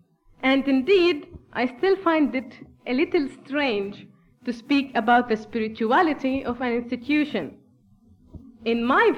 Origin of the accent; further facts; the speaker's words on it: Palestine; first language Arabic; English is a second language; now in Heidelberg, Germany; coming from Palestinian context on this theme. Since English is not my mother tongue, Arabic is my mother tongue, and I'm studying in Heidelberg, Germany.